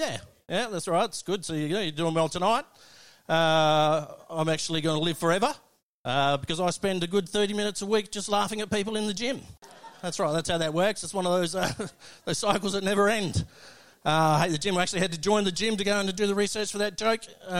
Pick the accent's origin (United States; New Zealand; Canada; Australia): Australia; Love being an Aussie.